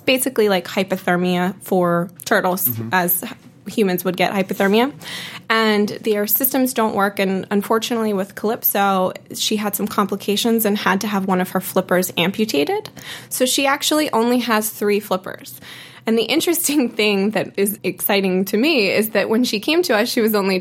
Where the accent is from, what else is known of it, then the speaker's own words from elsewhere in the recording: New Jersey, United States; now in Maryland, United States; I'm actually not from the Baltimore area. Mm-hmm. I'm from close by in New Jersey